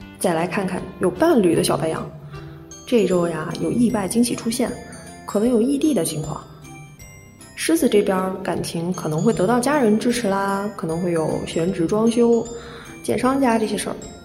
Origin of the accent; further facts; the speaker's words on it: Northeast China, China; 我呢来自东北，那自然而然就必须受到俺们那嘎的狐仙文化的熏陶。